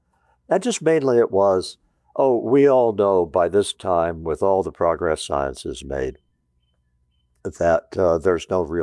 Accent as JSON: {"language": "English", "town": "Newton", "region": "Iowa", "country": "United States", "tie": "born or raised there", "said": "I'm 18 years old. I grew up in Newton, Iowa. I go off to Harvard, bright lights in the big cities from Newton, Iowa."}